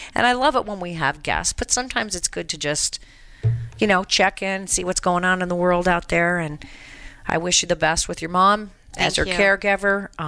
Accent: Colorado, United States; Mm-hmm. It's ruined my home state of Colorado.

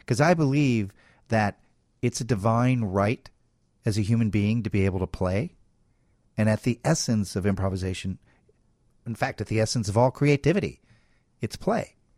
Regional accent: Oak Park, Illinois, United States; Well, I grew up in Oak Park, and so Chicago is like my hometown.

